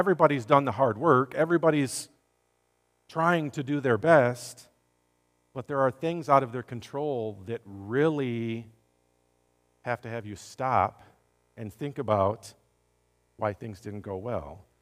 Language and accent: English; Belgium; But this Belgian boy, I guess, is a Brit at heart.